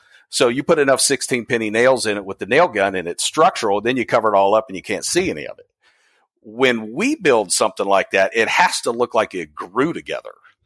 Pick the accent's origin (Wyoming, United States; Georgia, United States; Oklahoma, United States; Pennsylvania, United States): Pennsylvania, United States; Beaver Falls; I grew up in Beaver Falls, Pennsylvania.